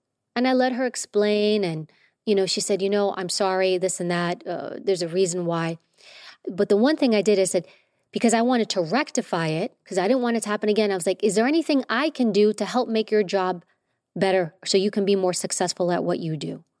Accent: Queens, New York, United States; I'm Greek. I grew up in New York and Queens.

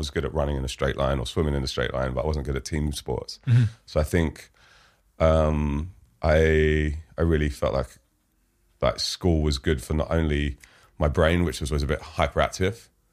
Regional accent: Fulham, London, United Kingdom; London. I grew up in Fulham. I went to school in Wandsworth.

